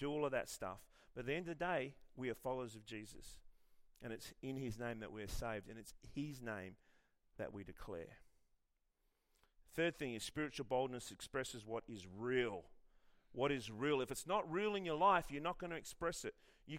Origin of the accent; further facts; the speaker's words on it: Armadale, Western Australia, Australia; I went to Armidale. I grew up in Armidale, Kelmscott High School.